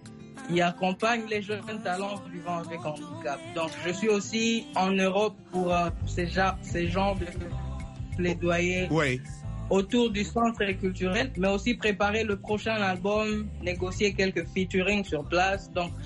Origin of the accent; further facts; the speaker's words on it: North Kivu, DR Congo; Vous savez, chez nous au Nord Kivu